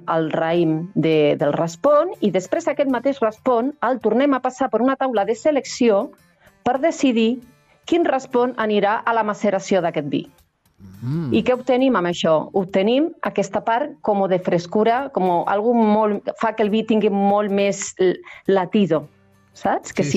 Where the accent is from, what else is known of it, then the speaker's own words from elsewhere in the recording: Andalusia, Spain; Jo, com que tinc reminiscències del sud, no? Soc andalusa i tinc molt, molt, molt al cap present l'olor, no?